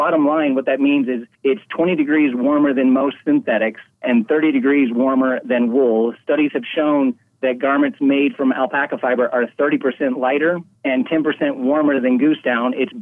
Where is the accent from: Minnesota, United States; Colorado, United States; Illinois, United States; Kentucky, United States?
Colorado, United States; Craig; I was born and raised in Craig, Colorado, and so I've lived here in Moffitt County all my life, and that's where I grew up.